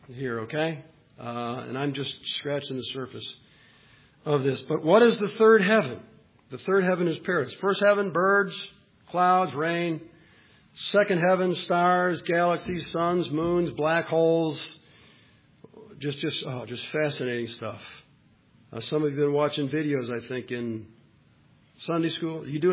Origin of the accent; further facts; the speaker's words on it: Orchard Park, New York, United States; I grew up in Orchard Park. We loved Chestnut Ridge Park.